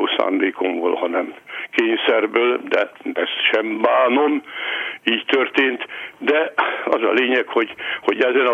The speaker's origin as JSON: {"language": "Hungarian", "region": "Baranya", "country": "Hungary", "tie": "born or raised there", "said": "az a helyiség, ahol én születtem, Baranyos helyében, az ma már város, akkor még község volt, úgy mondhatnám, hogy az ormánság fővárosa, de hát mégiscsak egy nagy község volt. Én ott születtem"}